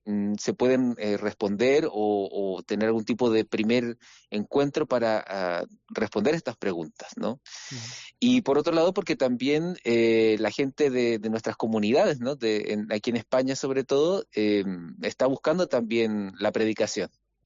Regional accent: Chile; Yo soy chileno

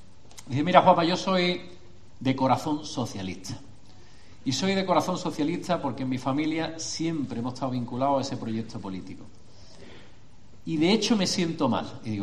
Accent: Almería, Andalusia, Spain; Yo vengo de Almería, provincia hermana donde evidentemente hay menos agua que en Granada.

